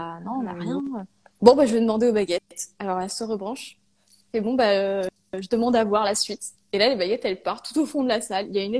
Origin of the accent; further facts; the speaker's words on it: Auvergne-Rhône-Alpes, France; je suis revenue dans ma région natale